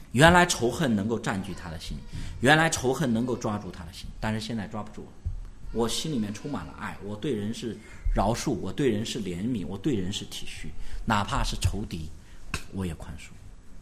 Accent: China; 我们中国人习惯了觉得没问题

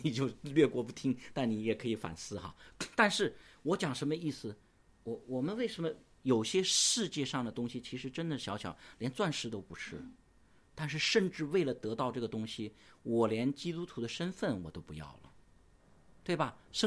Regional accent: China; 因为我们是中国人

